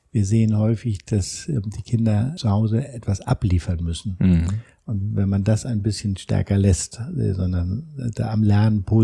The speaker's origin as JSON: {"language": "German", "country": "Germany", "said": "Wir als Deutscher wüssten immer nur, jetzt bin ich am Eingang"}